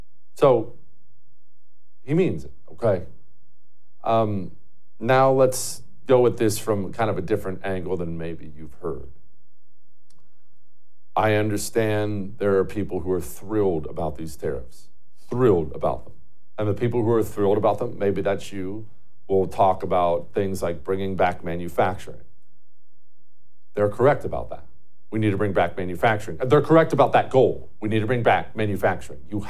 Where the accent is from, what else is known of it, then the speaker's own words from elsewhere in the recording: Toronto, Ohio, United States; It was a power plant where I grew up in Toronto, Ohio